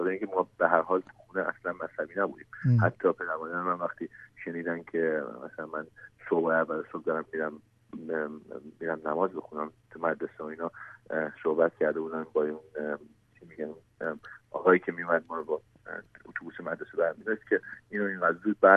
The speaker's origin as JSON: {"language": "Persian", "country": "Iran", "also_born_or_lived": "Turkey", "moved": "yes", "said": "ما اول اینکه از ایران اومدم به ترکیه،"}